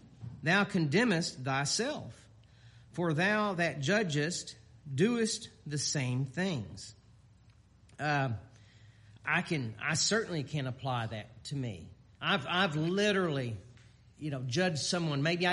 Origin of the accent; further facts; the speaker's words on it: Houston, Texas, United States; also born or lived in Dallas; born and raised in Houston, learned to drive there, moved to Dallas, and now we have kids in San Antonio.